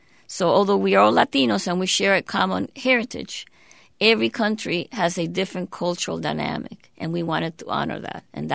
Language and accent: English; Greensboro, North Carolina, United States; my father obtained a job teaching at UNCG, and this is how we ended up in Greensboro. So I was raised in Greensboro across the street from UNCG.